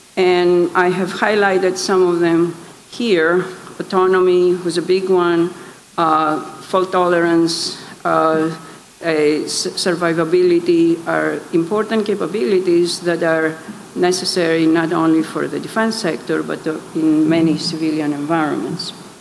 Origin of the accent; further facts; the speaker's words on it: Greece; English is a second language; So I'm from Greece, and I do speak four languages. I speak French quite well, and Greek, which didn't count, or Italian